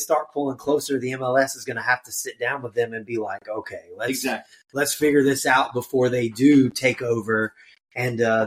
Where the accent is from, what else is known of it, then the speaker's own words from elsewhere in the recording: United States; I'm American and I do my best pronouncing.